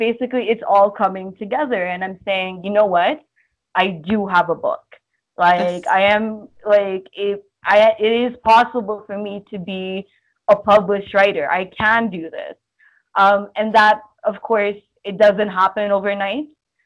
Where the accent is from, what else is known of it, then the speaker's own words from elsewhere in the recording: Canada; I grew up in Canada, but I was raised in like an Italian immigrant household